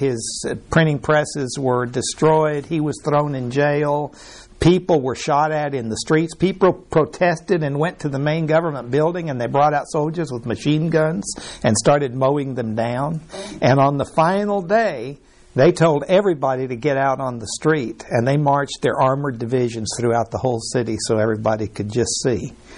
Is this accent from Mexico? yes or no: yes; Mexico; I was raised in Mexico.